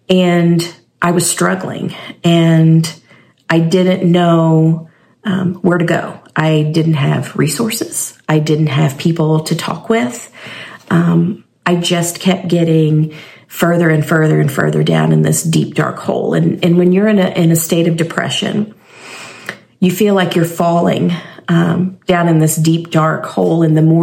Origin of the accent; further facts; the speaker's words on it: Fredericktown, United States; I was growing up in Fredericktown. On a big cattle farm with my mom, my dad, and my two sisters.